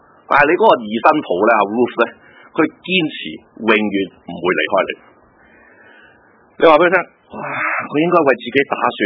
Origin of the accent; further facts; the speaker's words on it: Guangdong, China; 我哋广东人咧就特别系多层次嘅搞关系呢样嘢啊